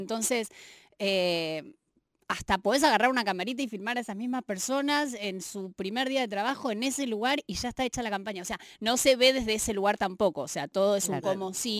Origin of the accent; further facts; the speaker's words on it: Buenos Aires, Argentina; Somos muy porteños centristas.